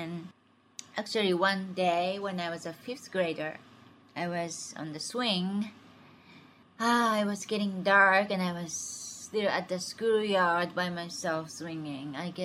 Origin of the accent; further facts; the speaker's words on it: Japan; English is a second language; Well, growing up in Japan was fine.